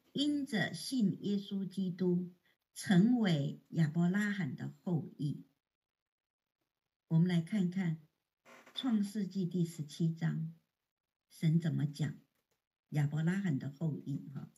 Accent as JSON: {"language": "Chinese", "country": "China", "said": "我们中国人讲不孝子，孝就是像，不孝的子孙就是不像祖先那样。"}